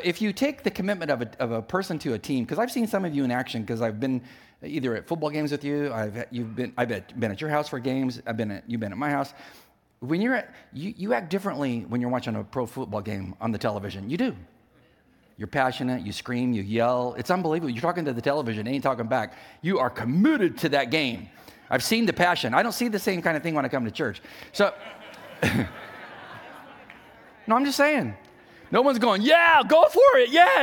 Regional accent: California, United States; And I didn't know people from the East Coast because I was from the West Coast.

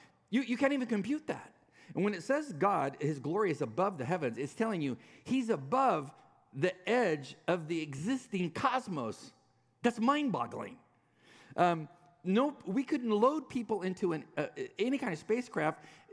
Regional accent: California, United States; Now, I don't know if you can tan. I'm a Californian.

